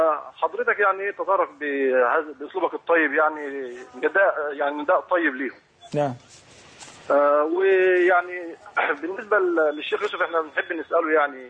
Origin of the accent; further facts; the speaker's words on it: Egypt; بعض رجال الأعمال اللي عندنا في مصر